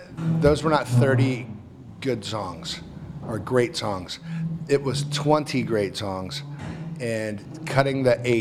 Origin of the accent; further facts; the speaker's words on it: Hamilton, Ohio, United States; born there; I was born in Hamilton, Ohio, May 11th, 1965.